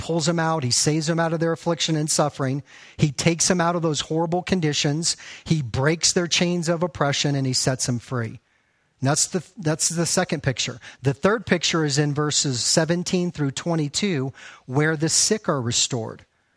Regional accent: Texas, United States; Now, I grew up in Texas. Any Texans, any fellow Texans here?

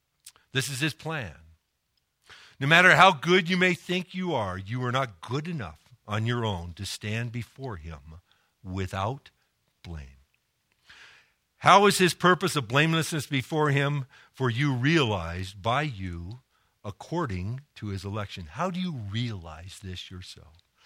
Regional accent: Ireland; or a good attitude or of just being Irish.

